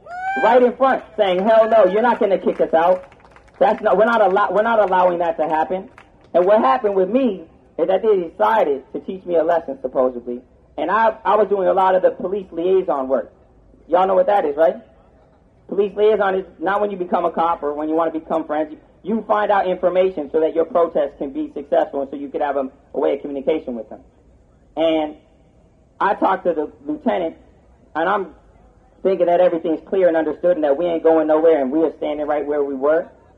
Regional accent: California, United States; now in New York City, United States; why I'm out here in New York City is because it's not just something that's relative to me as a kid growing up in California, whose father's from Spanish Harlem.

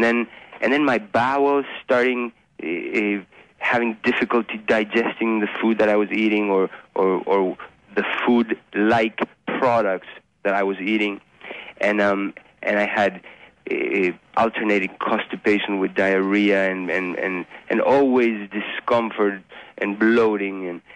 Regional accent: Uruguay; I grew up in Uruguay in a country, a small country that that basically did not have any supermarkets or any processed foods

